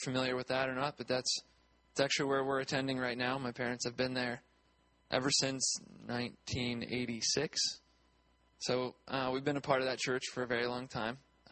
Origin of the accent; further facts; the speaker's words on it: Plum, Pennsylvania, United States; I grew up in Pittsburgh. If you're familiar with the area, I grew up in a town called Plum, which is near kind of Monroeville or Oakmont, right by the Oakmont Country Club, if that kind of narrows things down as to where I grew up there. I was born there.